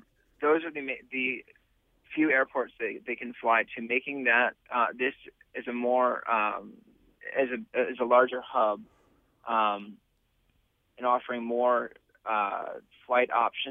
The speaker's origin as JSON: {"language": "English", "region": "New York", "country": "United States", "tie": "born or raised there", "said": "I grew up in New York, right outside of New York City."}